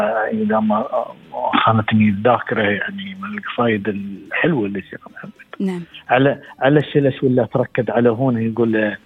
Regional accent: United Arab Emirates

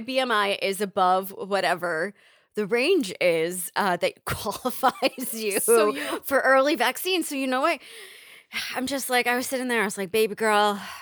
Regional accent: New Jersey, United States; I mean, I am from New Jersey, so it's just the way we do business here.

